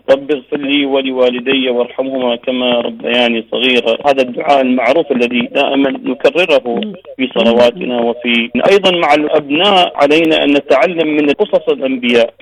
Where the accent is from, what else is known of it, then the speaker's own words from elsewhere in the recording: Basra, Basra Governorate, Iraq; أصلي من العراق ومن البصرة، متزوج ولدي طفلان بنت وولد، عملي صاحب محل مال حرة.